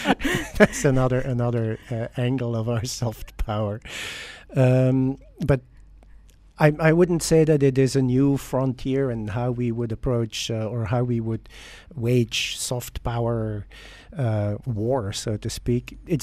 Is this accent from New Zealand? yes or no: no; Belgium; first language Dutch; English is a second language; You know, in Belgium, my mother tongue is Dutch. If I travel an hour and a half south, I have to speak French. If I do the east, I have to speak German, and do the west, I have to speak English.